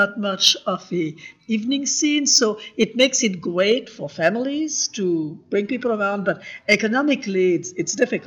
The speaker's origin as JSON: {"language": "English", "town": "Paris", "region": "Île-de-France", "country": "France", "tie": "born or raised there", "said": "I grew up in Paris."}